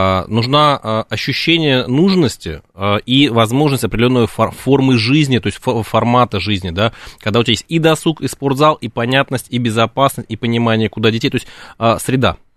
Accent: Zelenograd, Moscow, Russia; born there; also born or lived in Saint Petersburg; Я родился в Зеленограде, переехал ненадолго в Санкт-Петербург, из столицы в столицу, и обратно вернулся в Москву.

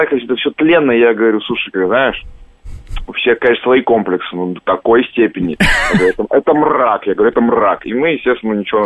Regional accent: Moscow, Russia; Я из Москвы, я из хорошей семьи, я учился в МГИМО

